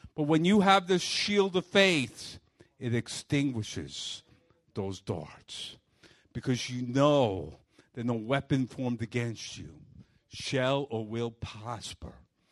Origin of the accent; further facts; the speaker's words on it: Brooklyn, New York, United States; I grew up in Brooklyn in a Norwegian-Swedish background.